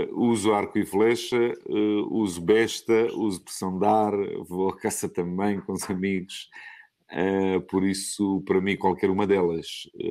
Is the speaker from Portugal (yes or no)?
yes; Portugal; nós somos portugueses